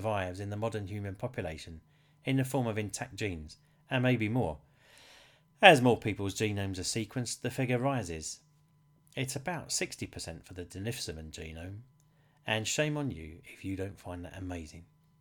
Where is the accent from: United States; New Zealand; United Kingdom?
United Kingdom; London; my ethnic heritage is visibly African. Southeastern Sudanese, to give it a recent location, although I'm a Londoner born and bred.